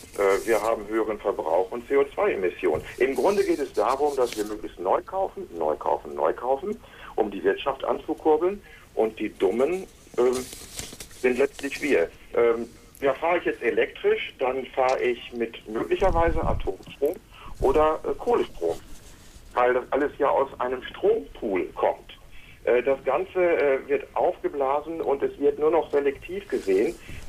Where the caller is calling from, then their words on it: Wolfsburg, Lower Saxony, Germany; Ja, ich bin aus Wolfsburg